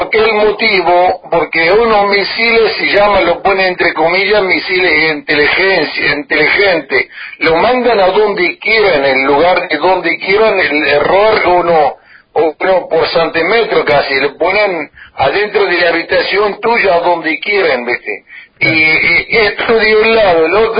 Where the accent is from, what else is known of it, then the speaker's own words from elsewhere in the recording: Rojas, Buenos Aires Province, Argentina; estoy agradecido a especialmente mi pueblo Rojas y a la Argentina en general